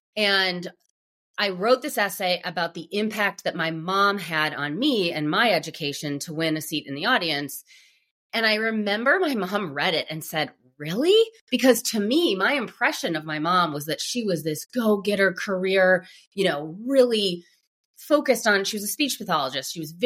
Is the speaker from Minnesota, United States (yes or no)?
yes; Minnesota, United States; the boringness of growing up in Minnesota was something that became suddenly very appealing to me once I had a child of my own and my parents are here. And so we moved back